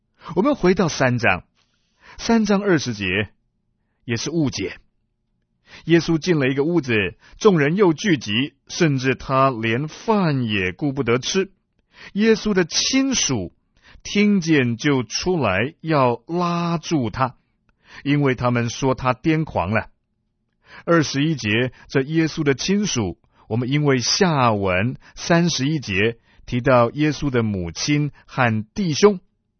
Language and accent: Chinese; China; 我们中国人都希望衣锦还哪里呢？衣锦还乡。